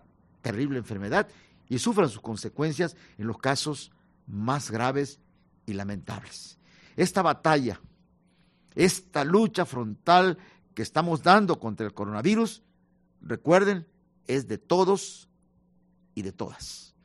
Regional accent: Mexico; como mexicanos, como ciudadanos, debemos defender a nuestro país y a nuestro estado

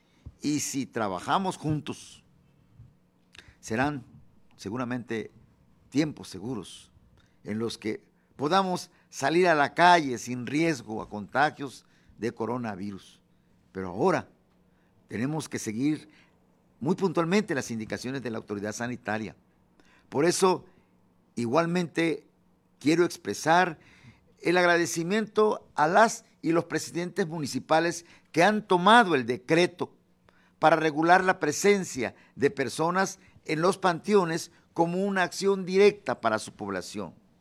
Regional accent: Veracruz, Mexico; Cada municipio es un equipo y todos, pero todos somos veracruzanos.

